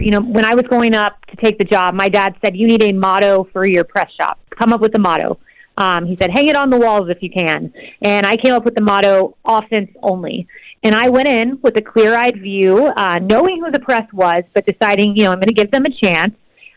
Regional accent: Plant City, Florida, United States; I grew up in Plant City, Florida, go to this Baptist church, and then I take that with me to the White House

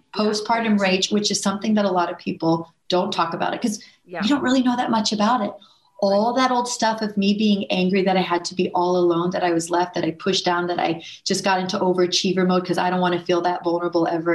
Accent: Houston, Texas, United States; I grew up in Houston, Texas. I loved, you know, playing in the bayou.

